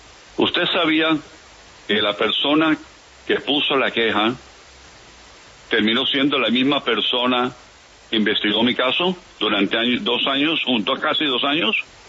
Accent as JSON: {"language": "Spanish", "country": "Colombia", "said": "yo soy colombiano con mucho orgullo"}